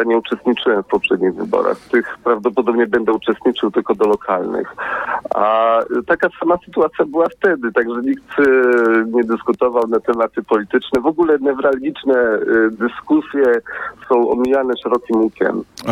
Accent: Stary Sącz, Lesser Poland, Poland; moved away as an adult; also born or lived in Katowice; now in Sweden; ja pochodzę ze Starego Sącza i moją młodość tam miałem. Później uczyłem się w Krakowie przez kilka lat, a studiowałem w Katowicach i moje życie zawodowe zacząłem w Katowicach, na Śląsku

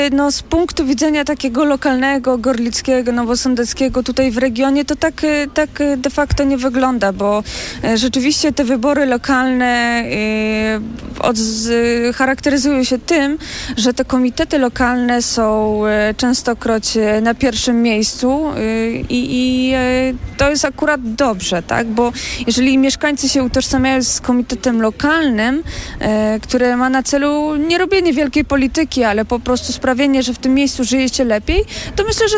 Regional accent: Kobylanka, Lesser Poland, Poland; gościłam go u mnie w mojej rodzinnej miejscowości w Kobylance

